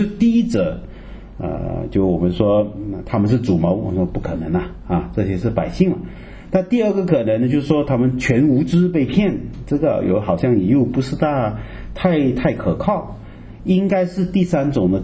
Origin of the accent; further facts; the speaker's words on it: Malaysia; also born or lived in Canada; 你知道我以前在加拿大念书的时候，我告诉他们我是马来西亚人